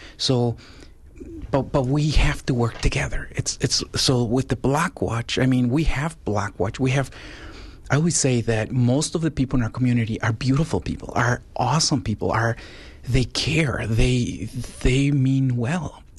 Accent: Mexico; growing up in Mexico, my dad had friends who were police officers

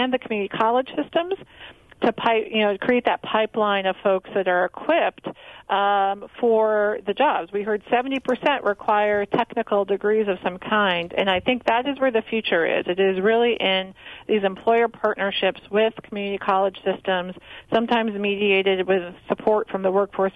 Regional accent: Chicago, Illinois, United States; moved away; Well, I'm from Chicago. And I would say I see myself as a Midwesterner, and all the qualities that you described I think are absolutely true. And I left my heart in Chicago and call myself a Chicagoan in diaspora with the hopes of returning someday.

